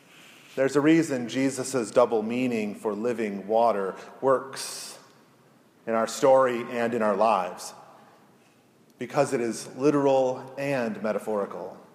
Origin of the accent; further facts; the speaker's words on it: Michigan, United States; Growing up on Lake Huron in the northern part of the Lower Peninsula of Michigan, the living water of the Great Lakes is persistently present.